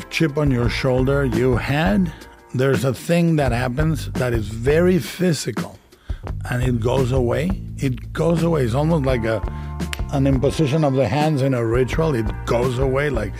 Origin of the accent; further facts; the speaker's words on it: Jalisco, Mexico; Somebody decided to make a Gothic cathedral called El Expiatorio in the middle of my hometown.